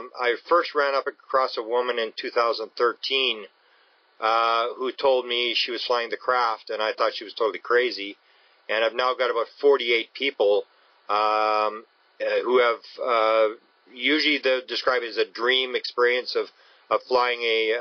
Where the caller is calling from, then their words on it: Canada; I'm phoning from Canada.